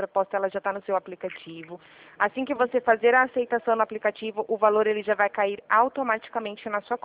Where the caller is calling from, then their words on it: São Paulo, Brazil; De São Paulo.